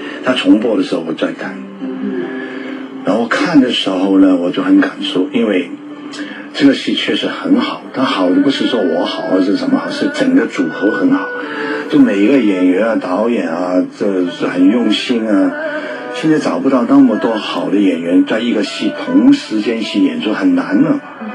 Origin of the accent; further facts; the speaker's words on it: Hong Kong; 我们香港人基本上是这样子的，工作工作工作工作，没有生活的，